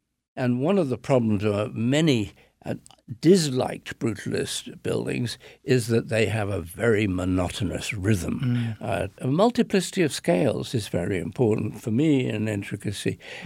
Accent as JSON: {"language": "English", "region": "England", "country": "United Kingdom", "said": "as an Englishman, I was brought up with certain strong ethical codes."}